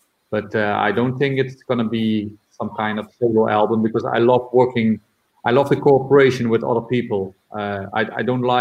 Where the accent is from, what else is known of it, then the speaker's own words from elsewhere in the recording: Netherlands; English is a second language; For example, with … we have it much more easier, because we come from the Netherlands.